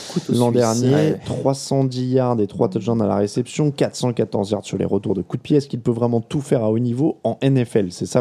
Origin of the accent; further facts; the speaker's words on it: Noisy-le-Grand, Île-de-France, France; je suis né à Noisy-le-Grand. Donc, je ne suis pas tout à fait. Et j'ai grandi en Île-de-France.